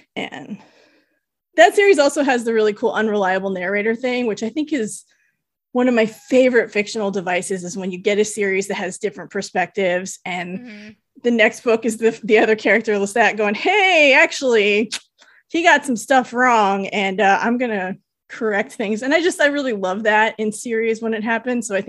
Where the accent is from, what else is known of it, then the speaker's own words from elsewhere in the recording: California, United States; born there; My family is from the Bay Area. I was born in the Bay Area.